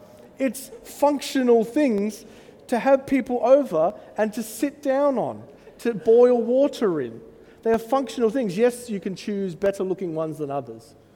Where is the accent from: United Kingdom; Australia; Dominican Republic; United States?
Australia; It's Australia, we like tea, not as much as our British friends